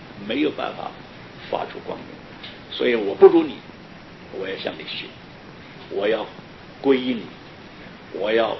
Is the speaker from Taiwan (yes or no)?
yes; Taiwan; 我们台湾话叫做圆顶了，圆顶是台湾话，外省不叫圆顶